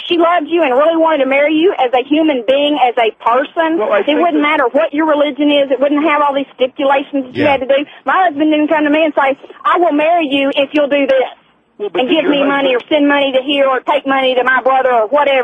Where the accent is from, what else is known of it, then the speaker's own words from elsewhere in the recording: United States; I'm an American citizen.